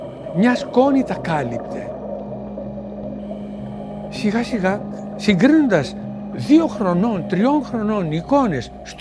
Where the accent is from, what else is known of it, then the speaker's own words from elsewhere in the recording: Nea Smyrni, Attica, Greece; Μεγάλωσα στη Νέα Σμύρνη. Από εκεί έβλεπα τη θάλασσα